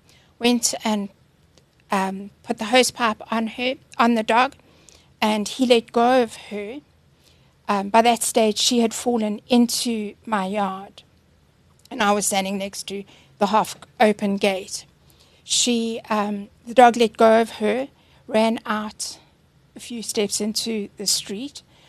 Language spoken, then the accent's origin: English; Alberton, Gauteng, South Africa; Born and bred, always been in the south. Okay. Always been in Alberton, yes.